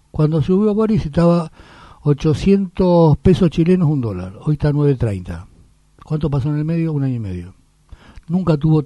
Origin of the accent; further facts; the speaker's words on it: Argentina; como argentino, los envidio la industria que tiene.